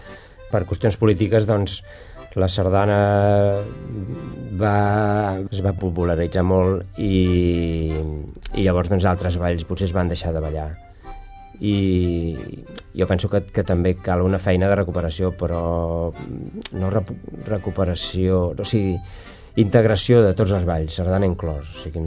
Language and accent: Catalan; Catalonia, Spain; No, jo sóc català, etcètera, etcètera.